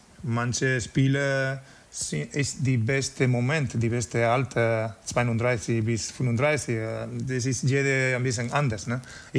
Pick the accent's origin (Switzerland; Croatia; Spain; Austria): Spain; German is a second language; also born or lived in France; now in Germany; mit 32, wenn ich nach Deutschland gekommen bin, Ich war in Spanien nach meiner französischen Etappe und ich war in meiner Heimat.